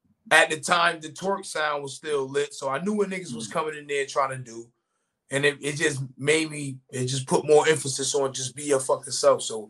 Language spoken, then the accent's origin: English; Hartford, Connecticut, United States; a lot of shit y'all don't recognize because I'm from Hartford. It ain't popular.